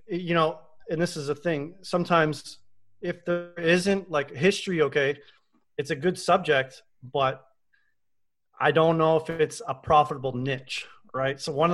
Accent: Windsor, Ontario, Canada; I'm actually a Canadian guy. So I grew up in Windsor, Ontario, which shares a border with Detroit, Michigan.

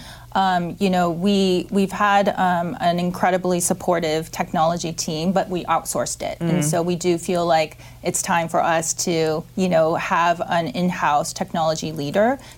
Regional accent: Tokyo, Japan; if anything, I come from Japan. I'm originally from Tokyo

